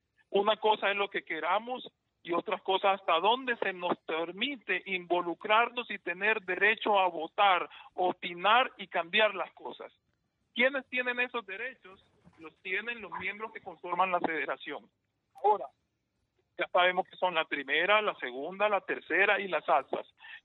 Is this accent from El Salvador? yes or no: yes; El Salvador; yo soy un salvadoreño más